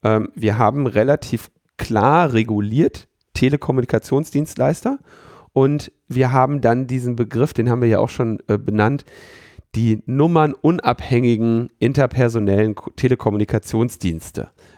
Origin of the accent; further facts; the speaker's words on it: Switzerland; Bei uns in der Schweiz gibt es ein zentrales Bundesamt für Informationstechnik